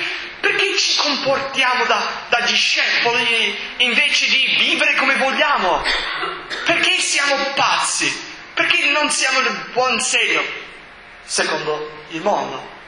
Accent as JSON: {"language": "Italian", "town": "Boston", "region": "Massachusetts", "country": "United States", "tie": "born or raised there", "said": "io non ho questa scusa perché io sono cresciuto a Boston, no, dove non ci sono fiumi"}